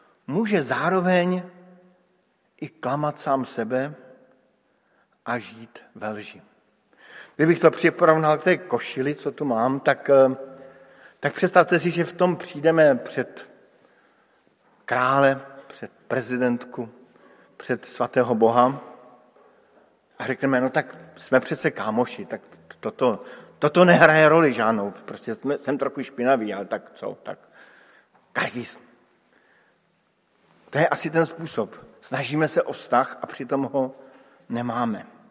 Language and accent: Czech; Brno, South Moravian Region, Czechia; Vyrůstal jsem v Brně a celé Brno pije vodu z řeky Svratky, která protýká tou řekou.